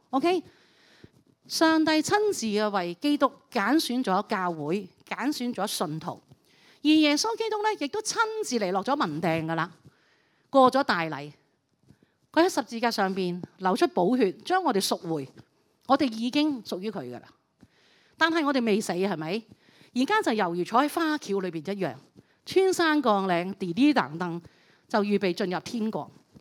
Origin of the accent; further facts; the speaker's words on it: Hong Kong; 其实英国的教会怎么去面对着我们香港人